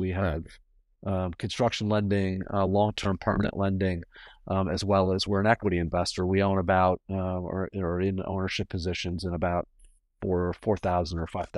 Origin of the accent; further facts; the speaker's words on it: Rochester, New York, United States; I grew up in Rochester, New York.